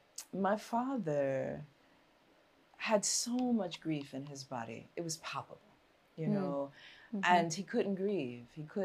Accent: Brooklyn, New York, United States; We grew up in Brooklyn. I am a crazy Brooklyn supremacist. I'm a big lover of New York.

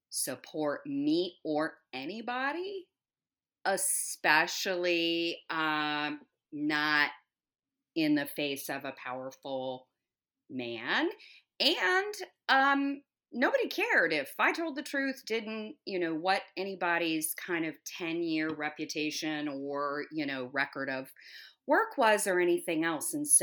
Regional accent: Louisville, Kentucky, United States; coming home to Louisville, Kentucky. I started at my hometown institution, University of Louisville

